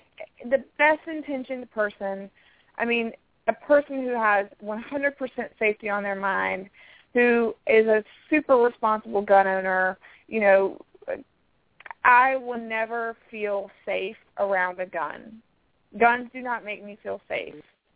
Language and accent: English; the South, United States; I grew up in the South. A lot of people own guns.